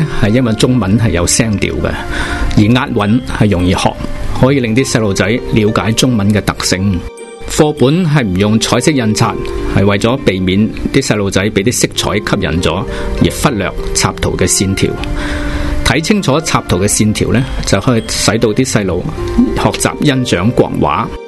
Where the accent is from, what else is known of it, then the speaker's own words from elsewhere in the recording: Hong Kong; 佢觉得呢啲系我哋香港人感性嘅嘢